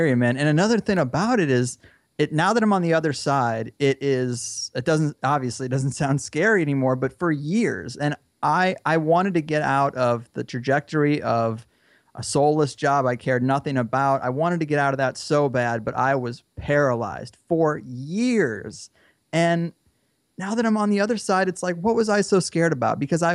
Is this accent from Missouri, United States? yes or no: yes; St. Louis, Missouri, United States; I was living in Missouri, where I grew up in St. Louis